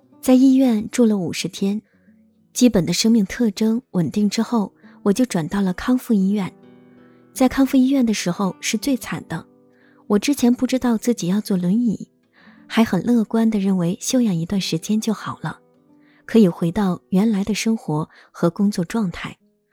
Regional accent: Harbin, Heilongjiang, China; moved away as an adult; now in Beijing, China; 我出生在哈尔滨一个很普通的四口之家，17岁出来上学后，一个人开始独立生活。

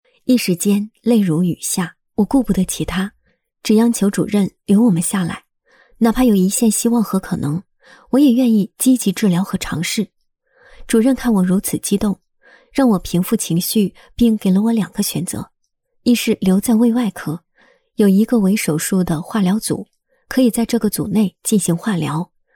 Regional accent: Fuzhou, Fujian, China; 我是来自福州的一名科研工作者，刚刚博士毕业，走出象牙塔。

